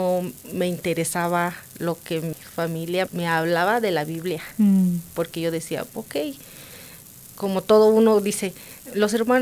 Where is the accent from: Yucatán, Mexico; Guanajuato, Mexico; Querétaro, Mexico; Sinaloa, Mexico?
Guanajuato, Mexico; Saravia; Yo soy de México, soy de una comunidad pequeña llamada Saravia, del estado de Guanajuato.